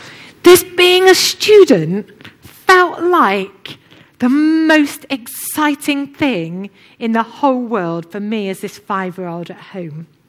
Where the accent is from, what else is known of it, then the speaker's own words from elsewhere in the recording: United Kingdom; because we're British people